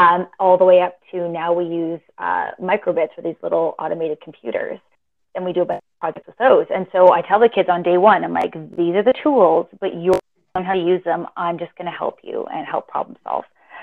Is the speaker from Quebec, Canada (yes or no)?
no; Alberta, Canada; I'm from Alberta, so it's one of the bands out here, one of the groups.